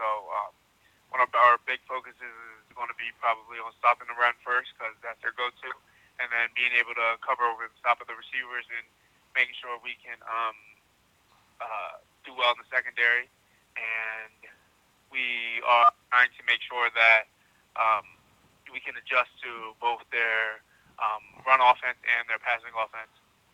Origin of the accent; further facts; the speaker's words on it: Philadelphia, Pennsylvania, United States; Honestly, I grew up in Philly